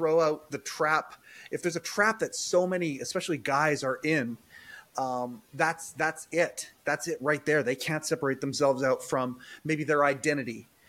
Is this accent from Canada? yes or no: yes; Kelowna, British Columbia, Canada; You know, I'm from Kelowna.